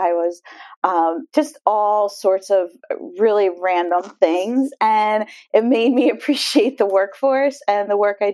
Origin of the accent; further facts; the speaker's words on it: Pennsylvania, United States; So I'm originally from Lancaster County, PA